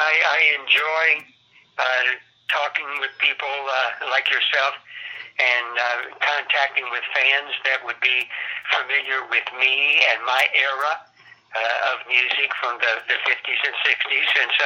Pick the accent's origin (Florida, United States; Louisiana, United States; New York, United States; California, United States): Louisiana, United States; Golden Meadow; born there; I was born down in the Bayou country of Louisiana. I was born in Golden Meadow, Louisiana. My mother was the full-blooded Cajun woman